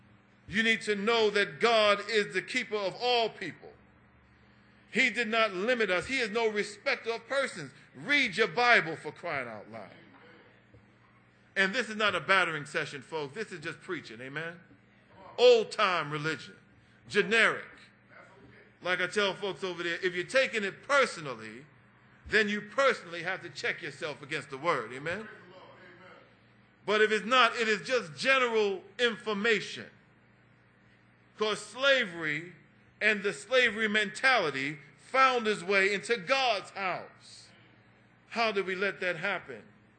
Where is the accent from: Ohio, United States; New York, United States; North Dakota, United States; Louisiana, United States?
New York, United States; New York City; I grew up in that era. I grew up in New York City, in Harlem, and the Panthers were very, very present.